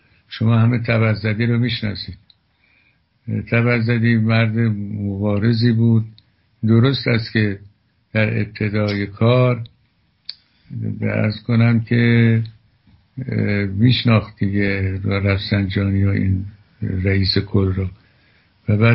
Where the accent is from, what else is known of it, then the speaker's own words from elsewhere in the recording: Iran; ما همه ایرانی هستیم، زاده این سرزمین و اجداد ما هم چنین بوده